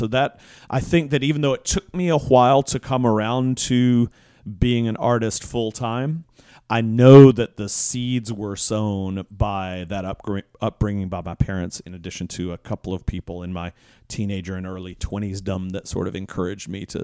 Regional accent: Macon, Georgia, United States; I grew up in a relatively small southern town in the 70s. You know, I was born in 68.

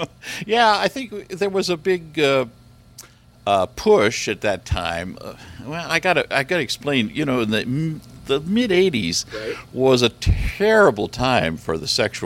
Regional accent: Seattle, Washington, United States; I'm from Seattle, Washington, and I'm here for the first time at Dragon Con.

